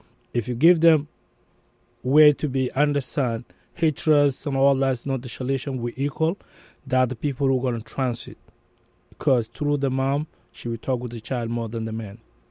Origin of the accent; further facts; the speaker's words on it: Wau, South Sudan; English is a second language; now in United States; I start other group in WOW, my hometown.